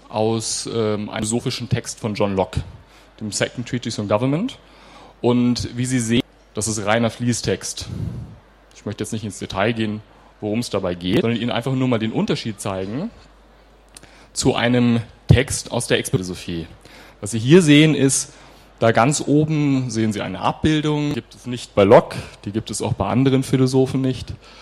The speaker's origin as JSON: {"language": "German", "town": "Munich", "region": "Bavaria", "country": "Germany", "said": "ich komme aus München."}